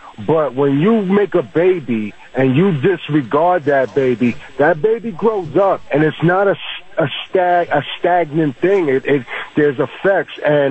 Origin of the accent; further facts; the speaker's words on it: New York, United States; now in Trenton, United States; Well, I grew up in New York. Right now I'm in New Jersey and I'm in Trenton.